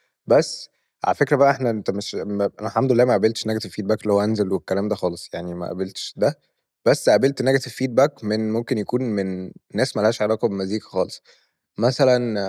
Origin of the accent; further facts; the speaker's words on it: Egypt; أنا طبعا مصريين